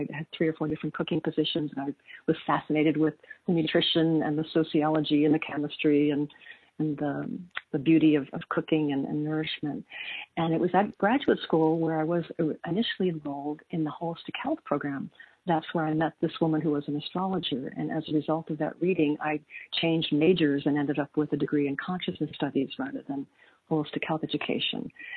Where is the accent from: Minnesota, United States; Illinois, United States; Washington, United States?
Illinois, United States; Chicago; because I grew up in Chicago, where there was a lot of light pollution.